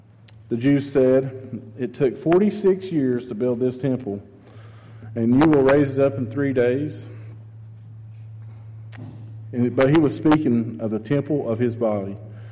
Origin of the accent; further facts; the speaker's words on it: West Virginia, United States; Steve is a West Virginia boy, so am I. I'm born and raised in West Virginia